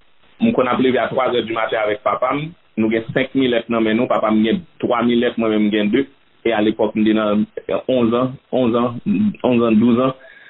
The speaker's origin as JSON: {"language": "French", "town": "Plaisance-du-Sud", "region": "Nippes", "country": "Haiti", "lives_now": "United States", "said": "nous sommes en Haïti, nous sommes Plaisance du Sud, donc c'est 6e section rurale de Petit-Trou-de-Nip, qu'on y est là, l'arrivée de la communauté Plaisance du Sud, Plaisance de Nip. Je suis ici aux États-Unis"}